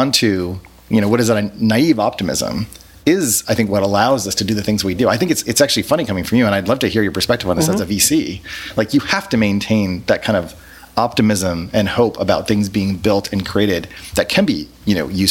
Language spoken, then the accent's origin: English; New Hampshire, United States; I grew up on the East Coast. Mm-hmm. I'm from New Hampshire.